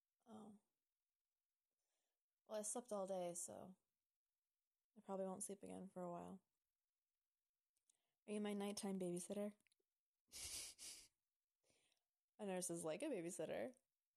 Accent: Canada; I'm from Canada. I came very far to escape the winter

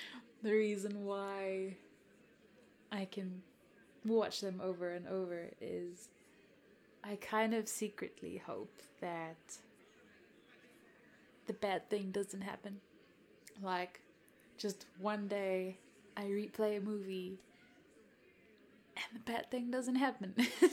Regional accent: South Africa; first language Afrikaans; English is a second language; And I'm from South Africa. A lot of people don't know that, or they can't pick it up from my accent. So, but yes, I am fully South African. I was born and raised in South Africa.

